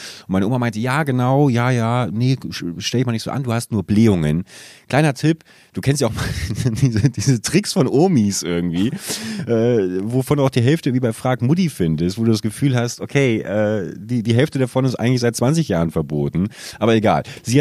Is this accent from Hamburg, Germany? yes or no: yes; Hamburg, Germany; Da habe ich noch in meiner Heimatstadt gewohnt, also in Hamburg.